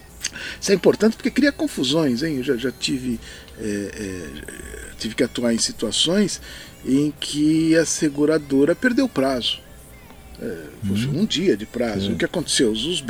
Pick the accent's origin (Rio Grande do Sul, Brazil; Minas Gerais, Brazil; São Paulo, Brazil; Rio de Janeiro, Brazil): São Paulo, Brazil; É aqui de São Paulo, né? Dá para saber até pelo meu sotaque